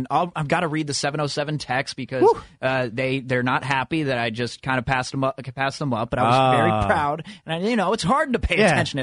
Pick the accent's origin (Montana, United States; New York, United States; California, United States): California, United States; You got your hometown repping for you, but this is going to be my hometown, all right? The 408, the South Bay versus the North Bay.